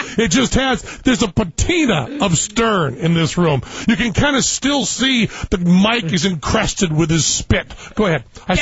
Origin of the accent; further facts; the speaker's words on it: Greenfield, Massachusetts, United States; I am a Gentile and a proud one. And I am from Western Massachusetts. Yes. And I am as Goyim as you are Jew. And in our town of Greenfield, Massachusetts, we had two Jewish families.